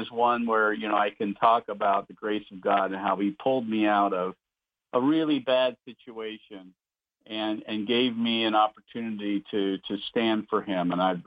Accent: Columbus, Ohio, United States; Well, I come from Columbus, Ohio. I was born and raised here, and I went to Worthington High School.

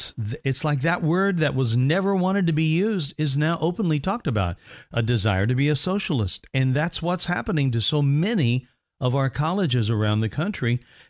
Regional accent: Evansville, Indiana, United States; I grew up in Evansville, Indiana. That is right down the road from New Harmony, Indiana.

